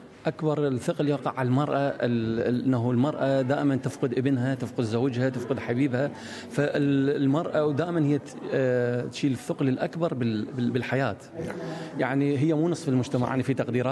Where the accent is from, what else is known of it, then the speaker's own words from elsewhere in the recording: Iraq; أنا أول واحد شاركت وياهم كعراقي